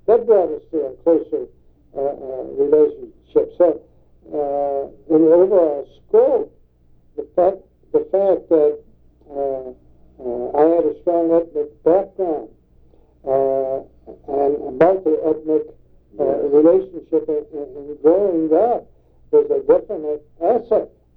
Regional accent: Pittsburgh, Pennsylvania, United States; But when he found out that I was from Lincoln Place, there was a whole different relationship immediately.

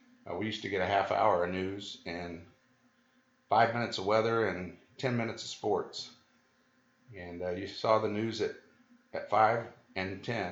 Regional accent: Alton, Illinois, United States; born there; I was born in May of 1962 in Alton, Illinois, Alt Memorial Hospital.

